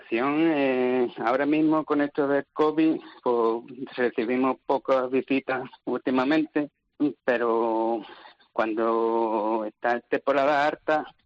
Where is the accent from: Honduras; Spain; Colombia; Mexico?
Spain; San Fernando, Andalusia; Yo no soy de Coripe. Yo soy de la parte de San Fernando, de Cádiz.